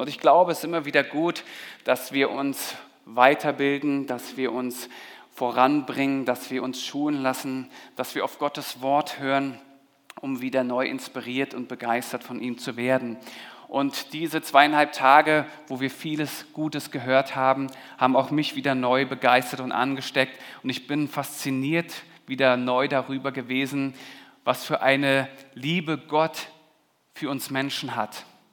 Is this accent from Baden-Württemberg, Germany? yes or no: no; Berlin, Germany; Wir waren in meiner Heimat in Berlin, haben meine Familie besucht.